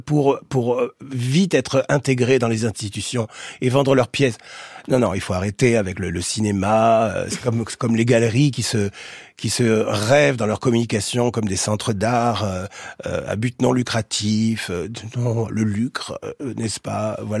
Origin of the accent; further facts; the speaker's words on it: Nice, Provence-Alpes-Côte d'Azur, France; now in Paris, France; Moi, je viens de province. Voilà. Je suis niçois. Je suis un niçois qui habite à Paris. Je ne suis pas un parisien.